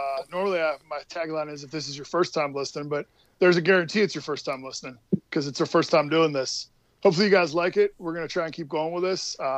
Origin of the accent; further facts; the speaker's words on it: New London, Connecticut, United States; also born or lived in Dover, Pennsylvania; Born and raised in New London, Connecticut. So we got a little Coast Guard connection there.